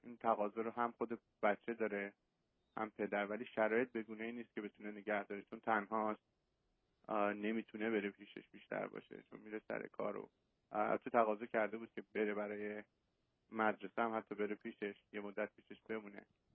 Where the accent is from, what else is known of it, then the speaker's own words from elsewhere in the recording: Iran; moved away as an adult; من 5 سال با خانمم ازدواج کردم، از ایران اومدم و الان 5 سال اینجا هستم